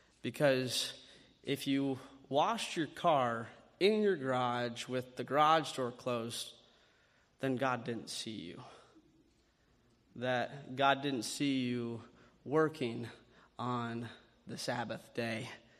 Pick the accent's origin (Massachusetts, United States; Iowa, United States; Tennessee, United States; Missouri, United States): Iowa, United States; So I grew up in Northwest Iowa, like many of you know.